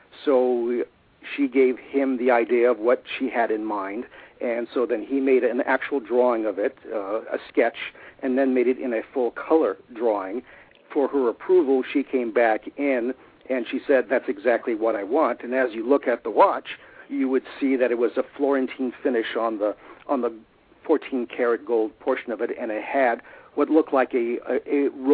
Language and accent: English; New York, United States; also born or lived in Paris, France; born in Paris, France, after the war, the result of my parents' survival. Then I immigrated with my mother and father to New York from France in 1950, when I was just a small boy of 4 years old.